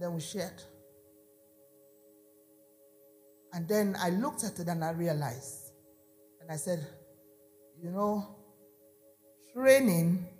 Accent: Bayelsa, Nigeria; I come from the Ijaw tribe, from the state called Bayelsa. When you look at the map of Nigeria, we are down there at the base where all the water gather.

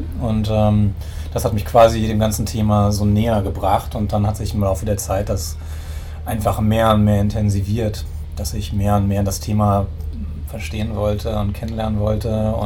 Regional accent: Berlin, Germany; ich komme ja auch aus Berlin

